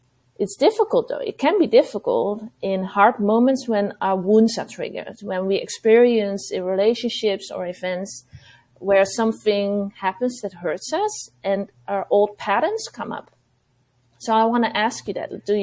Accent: Netherlands; English is a second language; also born or lived in Utrecht; I am 37 years old. I am from the Netherlands. I currently moved like 3 months ago to the south. I lived in Utrecht for a few years. And now I live near Den Bosch. It's a small town where I live.

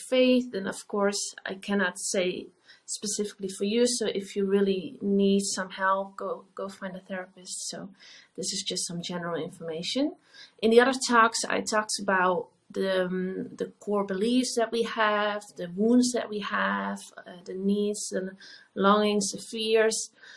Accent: Netherlands; I am from the Netherlands. I am a psychologist

